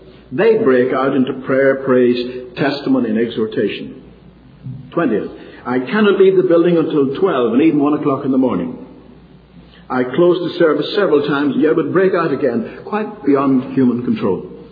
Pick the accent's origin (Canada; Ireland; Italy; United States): Ireland; when I was a lad growing up in Ireland